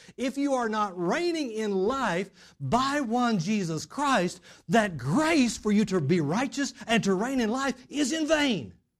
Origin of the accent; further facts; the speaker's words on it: Texas, United States; Just being grateful to Him for even being an American, especially for being a Texan.